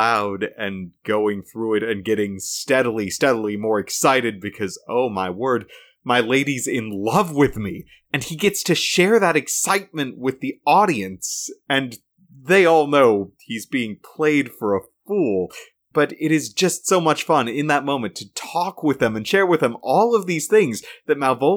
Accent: Alaska, United States; moved away; I was born and raised in Alaska, but my family moved out this way to be closer to the larger branch of the family that lives in New England.

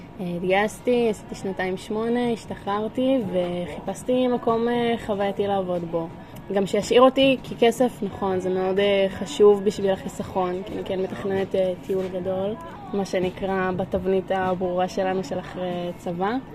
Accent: Northern District, Israel; אני רגילה לגור בצפון, מזג גביר סטנדרטי של קור בחורף, ירוק וצבעוני

